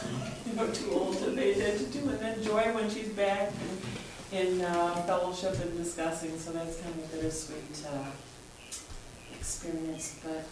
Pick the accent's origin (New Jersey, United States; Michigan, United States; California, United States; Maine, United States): Michigan, United States; Detroit; I'm from Detroit, Michigan. And I was raised Presbyterian, and now I'm part of a non-denominational Christian church.